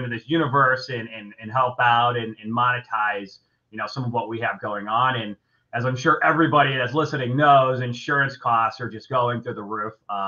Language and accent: English; Rochester, New York, United States; also born or lived in Buffalo / Florida; now in Chicago, United States; And I grew up in Rochester, New York, actually. And I moved around a little bit after I went to school in Buffalo, and then I did like accounting at a resort in Florida. And then I moved to Chicago to trade futures.